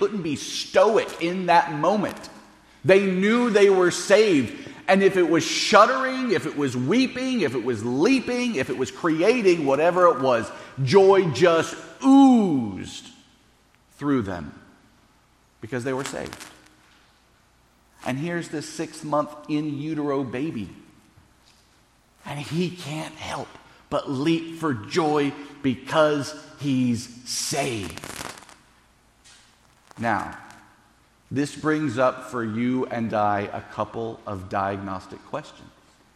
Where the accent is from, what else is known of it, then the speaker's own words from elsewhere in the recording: Memphis, Tennessee, United States; I'm an NFL fan because I grew up in Memphis, And when I was growing up in Memphis, first off, it was called Memphis State, not University of Memphis.